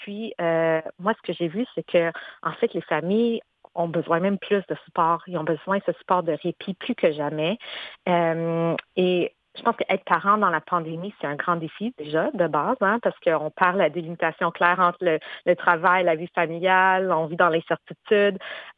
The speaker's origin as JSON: {"language": "French", "town": "Montreal", "region": "Quebec", "country": "Canada", "tie": "born or raised there", "said": "Donc, j'ai grandi à Montréal"}